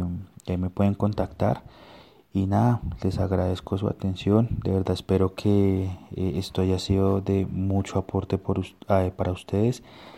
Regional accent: Colombia; En mi país, en Colombia, tienes que más o menos invertirle 5 años.

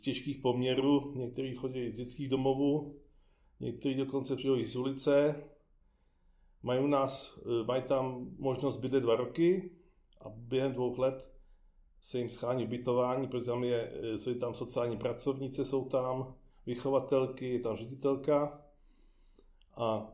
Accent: Prague, Czechia; No pocházím odtud z Kobylis, ale narodil jsem se v Libni a v roce 65 jsme se přestěhovali do Kobylis

